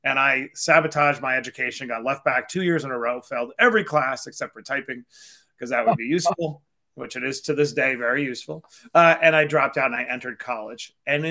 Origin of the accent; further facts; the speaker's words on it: New York City, New York, United States; Yeah, I grew up in Queens, New York. Shout out to anyone from Queens who's listening. I grew up on Springfield Boulevard, and the background of my early life was extreme abject poverty.